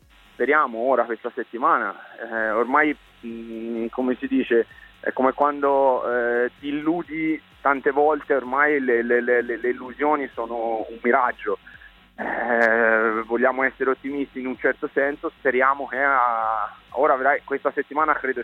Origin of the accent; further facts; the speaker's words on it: Siena, Tuscany, Italy; per me, che sono di Siena, che sono nato e cresciuto dentro la Menzana